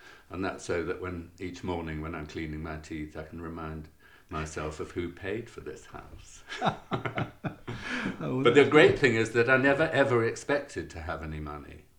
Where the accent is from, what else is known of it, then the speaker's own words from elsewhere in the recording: Zimbabwe; And I was born and brought up in Africa.